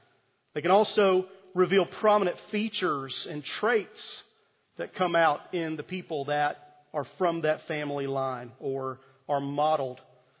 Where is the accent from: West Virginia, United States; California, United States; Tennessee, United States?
Tennessee, United States; some of you may not know that I grew up in East Tennessee. And sometimes that East Tennessee comes out and you can hear it.